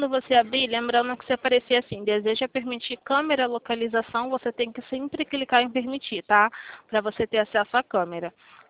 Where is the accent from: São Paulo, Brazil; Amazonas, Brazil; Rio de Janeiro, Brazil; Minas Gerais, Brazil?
Rio de Janeiro, Brazil; eu sou do centro do Rio de Janeiro.